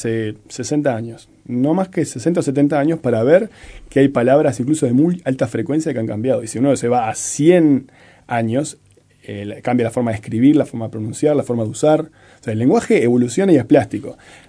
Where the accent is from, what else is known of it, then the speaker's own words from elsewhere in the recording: Maldonado, Uruguay; now in Montevideo, Uruguay; Y yo me crié en Maldonado, cerca de La Valleja, Canelones, en un pueblo, y tenía un poco de acento, digamos, de ahí, si querés.